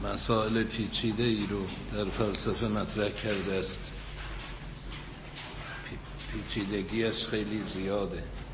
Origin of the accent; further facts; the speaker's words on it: Ardabil, Ardabil Province, Iran; born there; من در اردبیل به دنیا آمدم، تابستان اونجا میرم، یه خونه کوچکی دارم